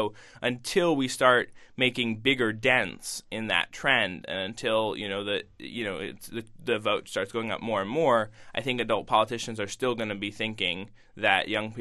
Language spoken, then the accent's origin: English; Weston, Connecticut, United States; Weston, Connecticut.